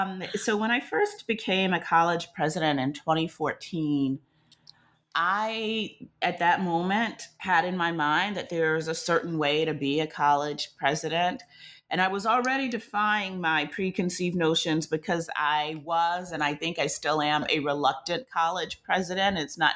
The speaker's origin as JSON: {"language": "English", "region": "the South", "country": "United States", "accent": "Southern", "said": "I worked so hard, Christina, to get rid of my Southern accent because I didn't want people to know I was from the rural South."}